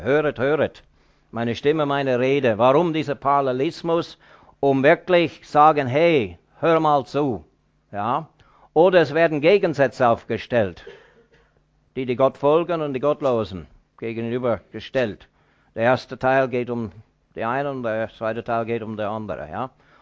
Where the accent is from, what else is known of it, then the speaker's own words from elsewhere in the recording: Kingston, Ontario, Canada; also born or lived in Toronto; Ich bin in Kanada geboren, in Toronto, verbrachte nur ein paar Stunden dort, denn wir wohnten in Kingston, Ontario, am Ontariosee, nördlich der Vereinigten Staaten.